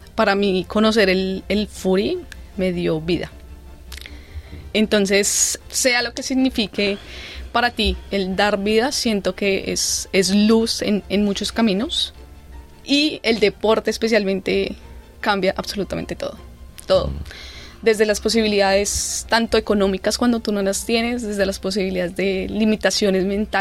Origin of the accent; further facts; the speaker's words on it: Colombia; la garra que nosotros como colombianos tenemos